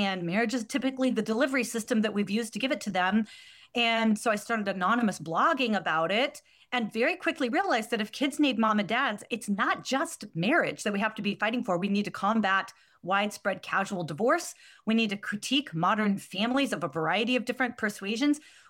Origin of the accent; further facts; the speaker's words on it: Portland, Oregon, United States; I'm from Portland, Oregon, which is the exact same thing.